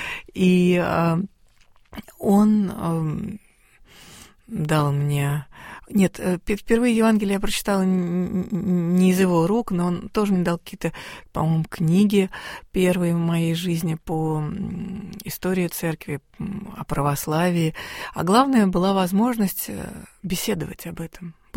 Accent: Moscow, Russia; пока я жила, росла там, в Москве, сначала на Ждановской, потом на Ленинском проспекте

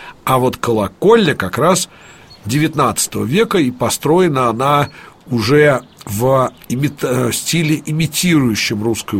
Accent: Moscow, Russia; мы, москвичи

